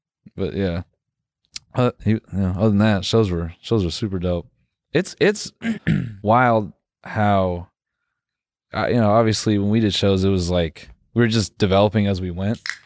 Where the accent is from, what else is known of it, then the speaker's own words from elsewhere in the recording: Benson, North Carolina, United States; I am from Raleigh. I'm just playing, man. I'm from Benson.